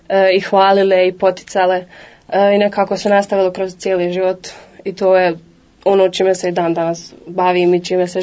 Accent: Vareš, Federation of Bosnia and Herzegovina, Bosnia & Herzegovina; Živim na selu, to jest iz Vareša sam na selu Strici. Tu sam cijeli život.

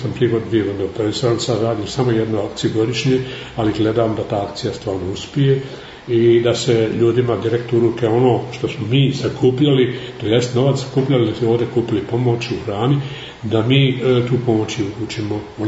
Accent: Bate, Federation of Bosnia and Herzegovina, Bosnia & Herzegovina; moved away; Inače sam rodom sa Bata, općina Breza, nekih 70. sam odšao u inozemstvo, tamo boravim, tamo živim

